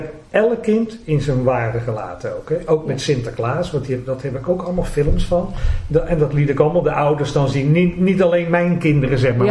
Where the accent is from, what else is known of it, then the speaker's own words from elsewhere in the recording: Leiden, South Holland, Netherlands; we komen allemaal uit Leiden, we zullen allemaal wel eens een toon hebben dat je denkt, nou, hè, dat hoort erbij of wat.